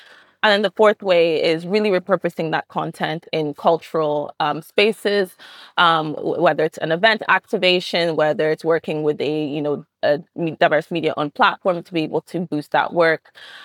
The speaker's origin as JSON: {"language": "English", "country": "Nigeria", "also_born_or_lived": "United States", "said": "So my background, I'm Nigerian, but spent a lot of time in the US, specifically in the media world, as well as advertising world."}